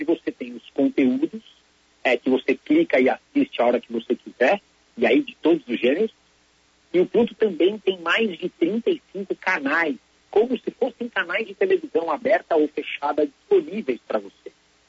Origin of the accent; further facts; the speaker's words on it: São Paulo, Brazil; born there; Não, não nasci em Pederneiras, nasci em São Paulo, capital. Estou sempre por aqui